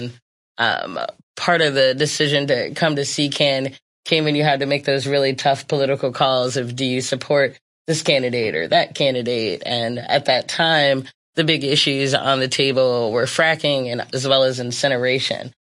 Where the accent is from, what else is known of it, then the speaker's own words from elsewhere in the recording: Hagerstown, Maryland, United States; I'm from Hagerstown, Maryland.